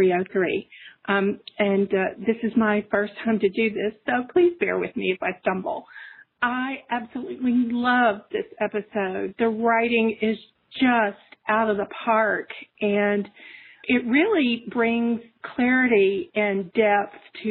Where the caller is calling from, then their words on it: Birmingham, Alabama, United States; I'm calling from Birmingham, Alabama.